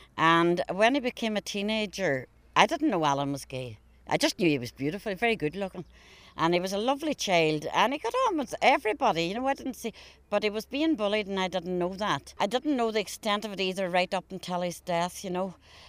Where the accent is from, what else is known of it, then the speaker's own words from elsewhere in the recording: Buncrana, County Donegal, Ireland; I'm from Bunkrana. When I was growing up, we never knew about gay people. We really didn't. I'm from a different era.